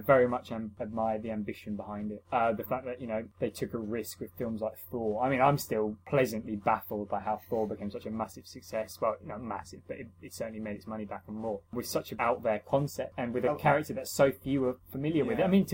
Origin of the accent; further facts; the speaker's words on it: England, United Kingdom; Perhaps because I'm English, and to my mind, he was speaking in the English.